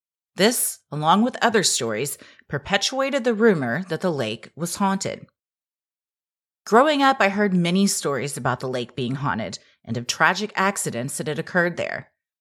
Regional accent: Gainesville, Georgia, United States; I grew up in Gainesville, Georgia, and lived on Lake Lanier for most of my childhood.

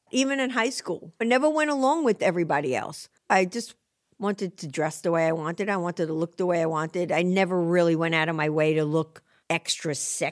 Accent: Queens, New York, United States; I grew up in Rosedale, Queens. It was Italian, Irish, mostly in the neighborhood.

